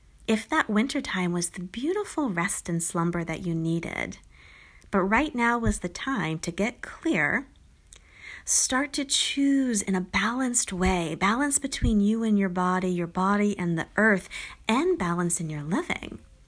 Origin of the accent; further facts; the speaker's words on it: Northeast, United States; Growing up in the Northeast, we were always cooped up during the winter time.